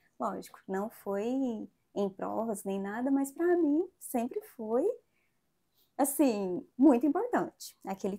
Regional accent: Uberaba, Minas Gerais, Brazil; Sou de Uberaba mesmo, mas na época eu não morava em Uberaba.

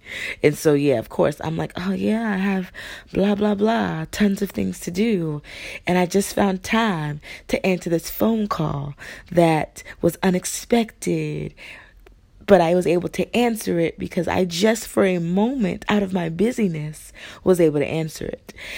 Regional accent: Queens, New York, United States; I am an original New Yorker. I was born in Queensbridge, South.

